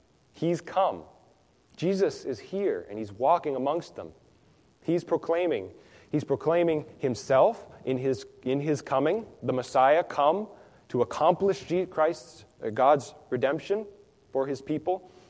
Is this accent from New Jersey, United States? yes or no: no; Minnesota, United States; Compare that, if many of you know, I'm from Minnesota. And Minnesota, we got the Lake Superior.